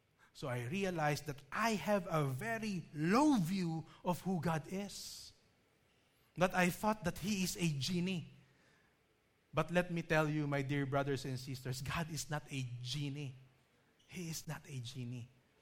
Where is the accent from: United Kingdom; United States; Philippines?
Philippines; So, being a Filipino, we love to eat food, right?